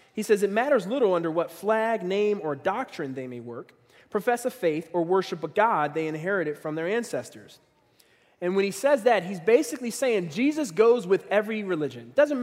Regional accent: Philadelphia, Pennsylvania, United States; I grew up in Philadelphia, and at that time, Malefi Kete-Asante, who was a professor out of Temple University, was really speaking and talking about this idea of Afrocentricity.

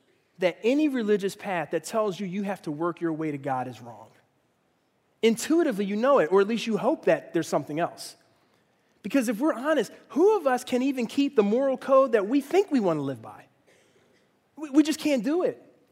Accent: Philadelphia, Pennsylvania, United States; And I grew up in Philly, so I actually am related to people who do have that story.

